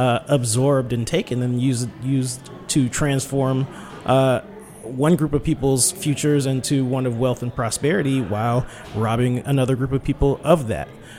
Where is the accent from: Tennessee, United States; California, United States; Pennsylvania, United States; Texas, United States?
Tennessee, United States; I grew up in Tennessee, but a lot of my family's from Georgia, particularly Valdosta, very near the Florida-Georgia line.